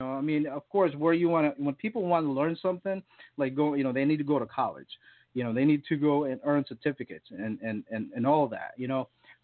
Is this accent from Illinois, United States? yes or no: yes; Waukegan, Illinois, United States; I'm from Waukegan, which is right here at the border of Wisconsin.